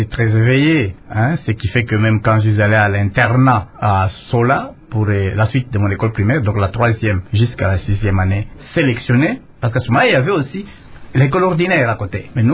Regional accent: Kayanza, Tanganyika, DR Congo; born there; Madame, je suis né à Kayanza, une localité du territoire de Congolo.

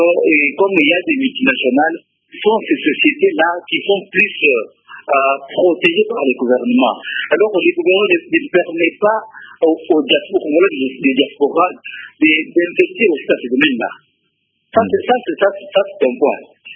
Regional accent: DR Congo; on puisse travailler sur place là chez nous au Congo.

